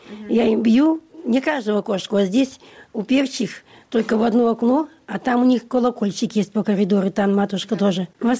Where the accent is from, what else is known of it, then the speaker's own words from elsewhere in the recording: Sovetsk, Kirov Oblast, Russia; also born or lived in Komi; С Кировской области, из России. Святки. Город Советск